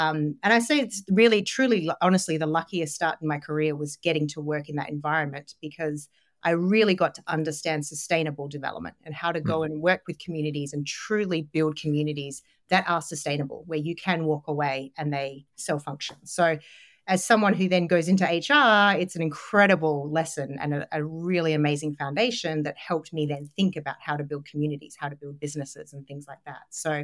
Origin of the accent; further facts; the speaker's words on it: Australia; now in United States; Sure. So born and raised in Australia